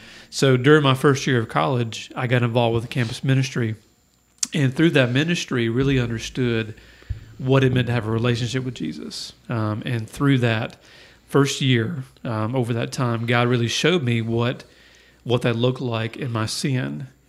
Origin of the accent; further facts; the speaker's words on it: Williamston, North Carolina, United States; Well, I am actually from Williamston, grew up here, went to high school with this guy over here